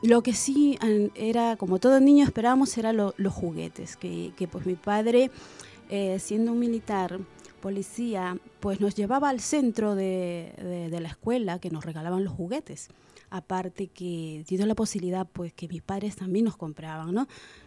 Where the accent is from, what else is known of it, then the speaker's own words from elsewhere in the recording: Peru; moved away; yo soy una chica peruana, ¿no?, que vino acá hace muchos años, ya son 14 años que estoy en este lindo país.